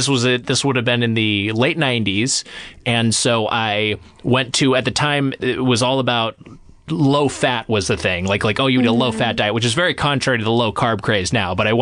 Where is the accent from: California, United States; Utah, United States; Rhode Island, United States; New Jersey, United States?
California, United States; Lakewood; I'm from Southern California. Oh. From Lakewood, California is where my parents' house was, and it's where I grew up, and then I went to school in Long Beach.